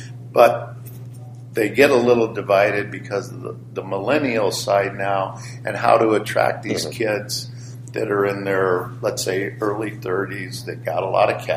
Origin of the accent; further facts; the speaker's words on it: Las Vegas, Nevada, United States; My background is obviously, if you don't know, I'm born and raised in Las Vegas.